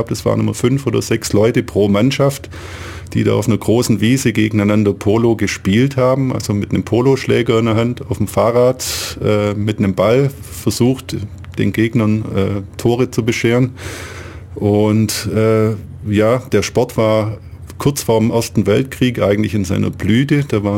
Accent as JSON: {"language": "German", "town": "Ulm", "region": "Baden-Württemberg", "country": "Germany", "tie": "born or raised there", "said": "Ich bin gebürtiger Ulmer, wohne hier schon quasi immer"}